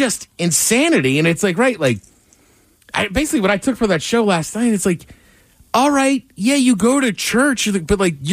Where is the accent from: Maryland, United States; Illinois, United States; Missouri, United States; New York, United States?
Maryland, United States; College Park; So I grew up in College Park, Maryland.